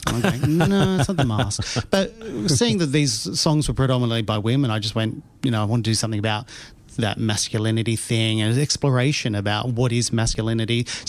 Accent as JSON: {"language": "English", "town": "Melbourne", "region": "Victoria", "country": "Australia", "said": "No, I'm from Melbourne."}